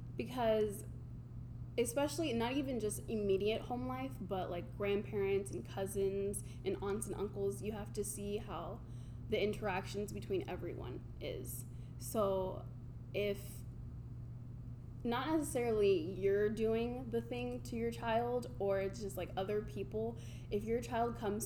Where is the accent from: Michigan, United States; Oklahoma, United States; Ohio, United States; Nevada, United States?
Oklahoma, United States; I am from Oklahoma, a really small town, just like here in Berrien Springs.